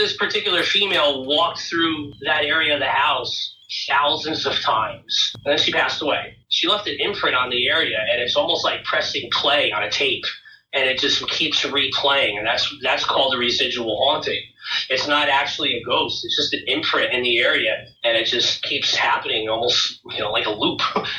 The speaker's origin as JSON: {"language": "English", "region": "New Jersey", "country": "United States", "tie": "born or raised there", "lives_now": "Connecticut, United States", "said": "Yeah, I grew up in New Jersey and I currently live in Connecticut."}